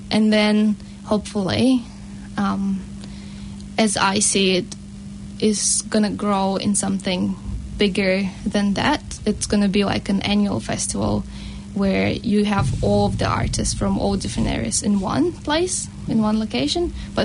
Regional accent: Almaty, Kazakhstan; I grew up in Kazakhstan, and I'm from Almaty

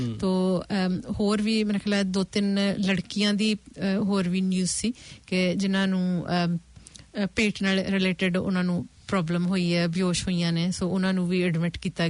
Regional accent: Sarawan Bodla, Punjab, India; ਮੈਂ ਮਲੋਟ ਮੰਡੀ ਨੇੜਲੇ ਪਿੰਡ ਸਰਾਵਾਂ ਬੋਦਲਾਂ ਦਾ ਜੰਮਪਲ ਹਾਂ। ਮੇਰੀ ਉਮਰ 69 ਸਾਲ ਹੈ।

